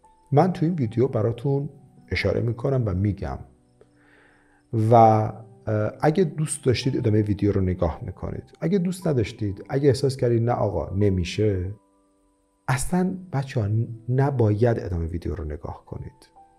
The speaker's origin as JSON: {"language": "Persian", "country": "Iran", "said": "من میدیدم بچهای کشور من خیلی تو لایو من میگن آخه ما تو ایرانیم. گفتم من با این اصول از ایران به بهترین شرایط رسیدم."}